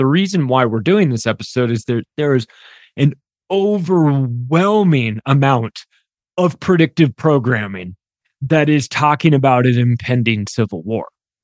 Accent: United States; I'm an American. I wouldn't say I'm a proud American. I'm an American. I'm somebody that grew up in America.

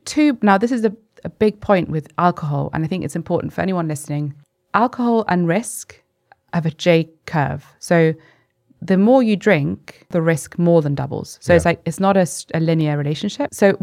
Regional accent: Rome, Lazio, Italy; English is a second language; So I'm from Italy. I was born in Rome

